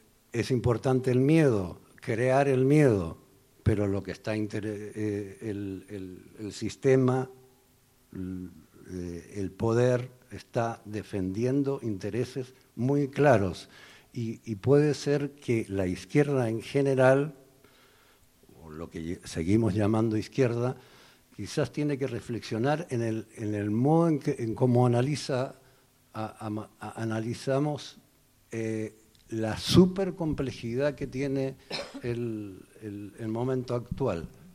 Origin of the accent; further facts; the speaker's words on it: Chile; now in Mexico; yo salí de Chile a México con el asunto de Pinochet, tuvimos que salir el año 74.